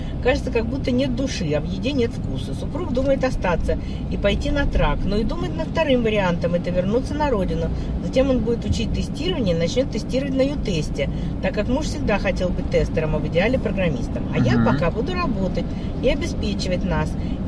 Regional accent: Kazakhstan; Нам с супругом 28 лет. Мы из Казахстана.

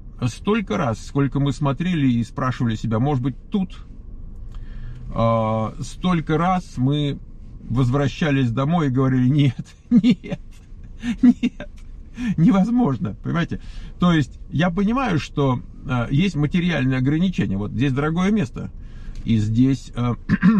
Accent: Moscow, Russia; Вот я вырос в Москве, я прожил там 34 года своей жизни.

